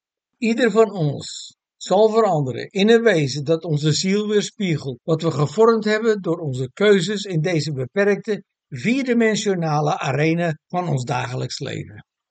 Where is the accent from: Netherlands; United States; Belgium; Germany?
Netherlands; Als Nederlanders staan we bekend als kaaskoppen, eigenwijze doordouwers die volharden.